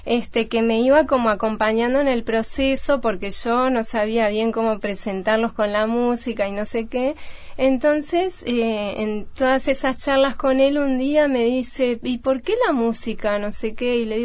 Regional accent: Montevideo, Uruguay; born there; sobre todo los citadinos como yo, que nací en Montevideo

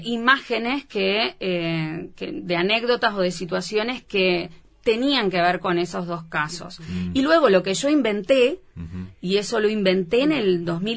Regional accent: Mendoza Grande, Florida, Uruguay; Yo soy de Florida, soy de Mendoza Grande

